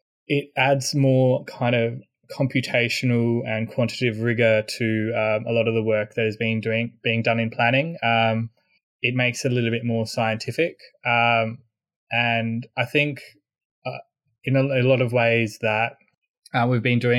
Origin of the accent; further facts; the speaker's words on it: Australia; I'm Australian. I'm currently in Sydney doing a PhD at University of New South Wales at UNSW.